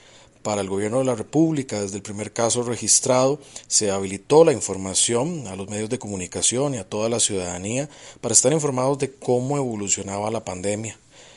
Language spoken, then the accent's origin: Spanish; Costa Rica; Como país y como costarricenses